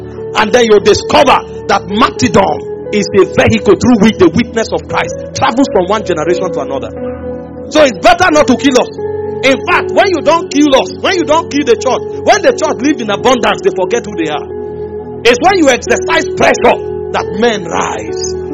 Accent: Nigeria; I love Nigeria. I'm proud and happy that I was sent through Nigeria. But I know that beyond being a Nigerian, I'm a citizen of heaven.

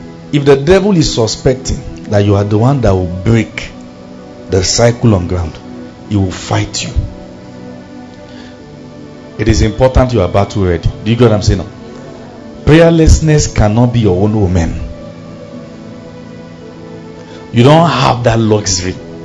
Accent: Kano, Nigeria; Growing up in Kano, there was a large evangelical team.

